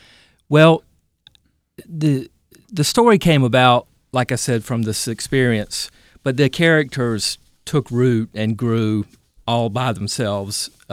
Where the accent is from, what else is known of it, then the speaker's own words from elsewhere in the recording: Greenville, North Carolina, United States; Born and bred in Greenville, father is a huge pirate man, J.H. Rose graduate.